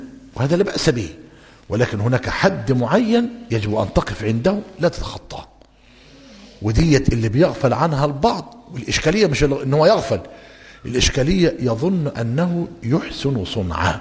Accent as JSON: {"language": "Arabic", "country": "Egypt", "said": "وهذا الأمر بدأ يطل برأسه منذ وقت غير قليل في بلادنا مصر"}